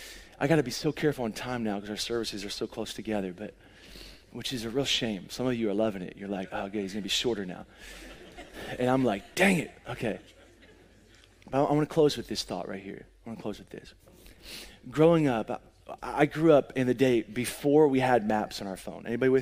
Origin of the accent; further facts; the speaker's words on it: Pennsylvania, United States; I grew up outside of Philadelphia, PA.